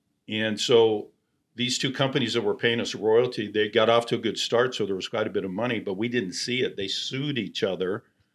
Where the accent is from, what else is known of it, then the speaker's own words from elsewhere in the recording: California, United States; So I came from nothing. I grew up here in California.